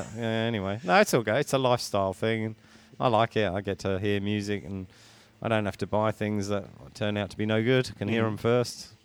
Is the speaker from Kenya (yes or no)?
no; England, United Kingdom; I'm from England. I've been here, I was going to say 25 years, but I've just said I've had the shop for 25 years. So I've obviously been here longer than that now, so it's probably getting close to 30